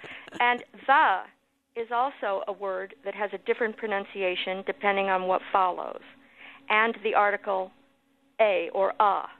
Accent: Des Moines, Iowa, United States; to hear it a lot when I was growing up in Des Moines.

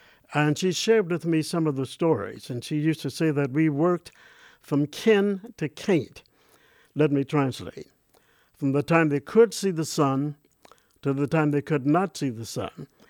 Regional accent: Chicago, Illinois, United States; which was founded in my hometown of Chicago in 1919.

